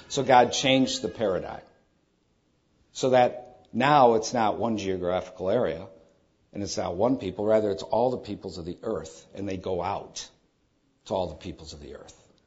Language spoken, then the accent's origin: English; Detroit, Michigan, United States; So since I grew up in Detroit, I had a view of man different than the people who grew up in the nice little suburbs